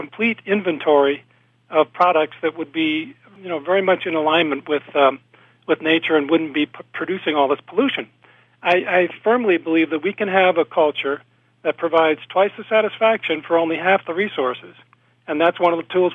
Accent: Golden, Colorado, United States; I was on a sustainability committee in my hometown here of Golden, Colorado

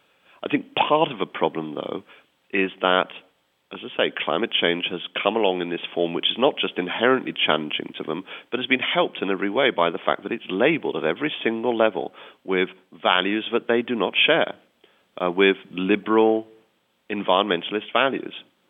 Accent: United Kingdom; I have the advantage of being British

